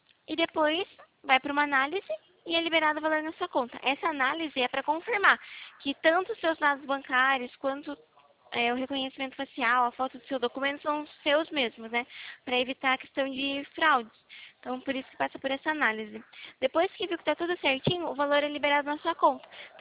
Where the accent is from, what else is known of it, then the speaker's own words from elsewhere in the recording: Itapetininga, São Paulo, Brazil; Eu sou do estado de São Paulo, interior aqui do estado de São Paulo. Falo de Itapetininga.